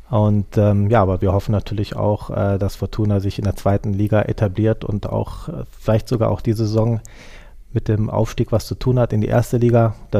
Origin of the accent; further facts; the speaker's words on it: Düsseldorf, North Rhine-Westphalia, Germany; born there; dass ich ja gebürtiger Düsseldorfer bin und hier in Düsseldorf lebe.